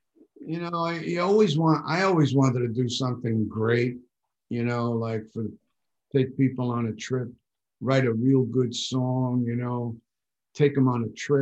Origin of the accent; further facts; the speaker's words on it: Bronx, New York, United States; Because I you know, I'm from the Bronx.